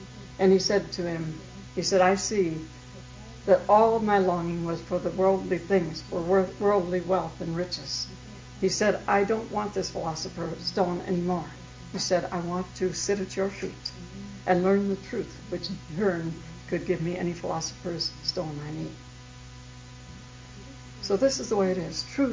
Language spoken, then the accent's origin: English; Duluth, Minnesota, United States; born there; When I first came here from the Middle West, I was born in Duluth, Minnesota, right at the head of Lake Superior